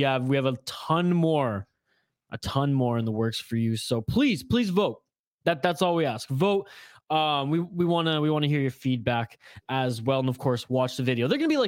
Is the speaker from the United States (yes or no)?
no; Canada; I, being the Canadian, had to do some homework on them.